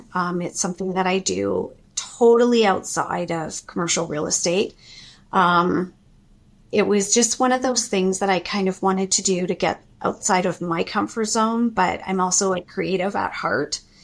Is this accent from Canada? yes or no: yes; Saskatchewan, Canada; now in Calgary, Canada; I moved to Calgary from Saskatchewan, and I applied for jobs the old-fashioned way out of the newspaper.